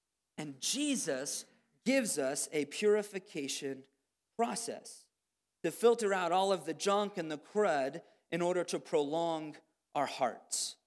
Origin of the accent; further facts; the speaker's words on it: Missouri, United States; because listen, I'm from Southern Missouri, I like fried chicken, right?